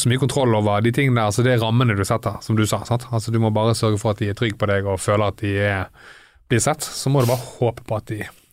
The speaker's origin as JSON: {"language": "Norwegian", "town": "Bergen", "region": "Vestland", "country": "Norway", "said": "husk, vi er fra Fana."}